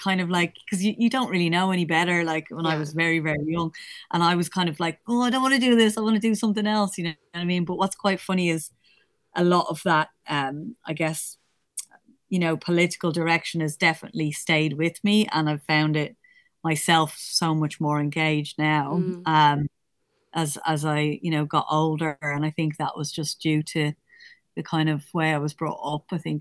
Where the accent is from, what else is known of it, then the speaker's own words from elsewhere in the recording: Dublin, Leinster, Ireland; it was just me and my ma. Mm-hmm. And we kind of lived in a few different places, but I do feel like now at this stage, Kevin Street, the kind of Ivy building flats, would call home